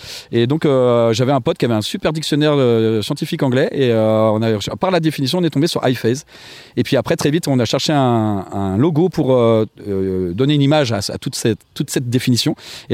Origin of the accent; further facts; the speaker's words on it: Normandy, France; now in Toulouse, France; j'ai vécu beaucoup plus longtemps dans ma vie à Toulouse, alors que pourtant je viens de Normandie.